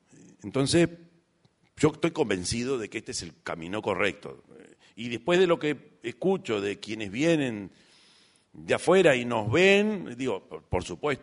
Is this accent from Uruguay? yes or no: yes; Uruguay; Somos así los uruguayos también.